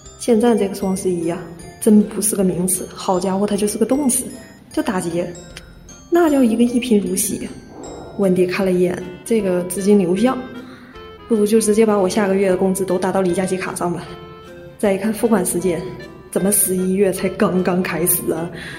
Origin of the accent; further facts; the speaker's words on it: Northeast China, China; 我呢来自东北，那自然而然就必须受到俺们那嘎的狐仙文化的熏陶。